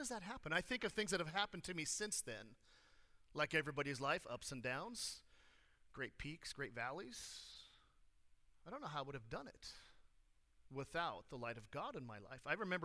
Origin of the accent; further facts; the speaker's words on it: California, United States; Okay, I grew up in California.